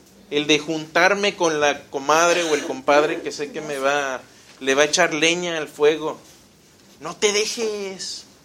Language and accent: Spanish; Mexico; Yo me acuerdo cuando fueron los temblores en México en el 85, yo nunca vi tanta solidaridad en mi país.